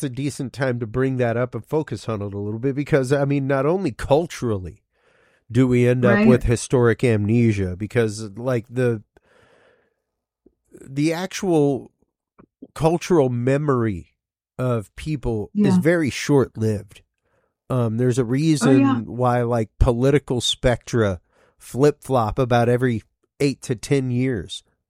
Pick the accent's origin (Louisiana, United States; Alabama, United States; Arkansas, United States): Louisiana, United States; now in Texas, United States; like as a Cajun, we have Rougerou.